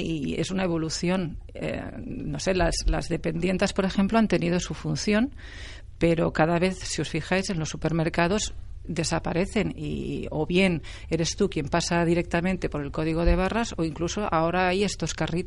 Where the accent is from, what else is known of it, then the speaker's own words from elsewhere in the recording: Vilafranca del Penedès, Catalonia, Spain; Yo soy del Penedès, de Vilafranca del Penedès. Lo que pasa es que cerquita vivo entre Vilafranca, Vilanova y el Vendrell